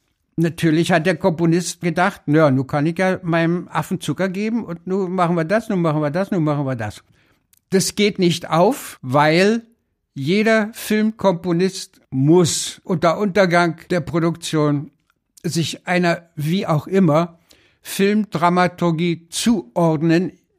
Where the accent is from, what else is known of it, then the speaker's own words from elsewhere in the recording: East Germany, Germany; ich komme aus dem Osten.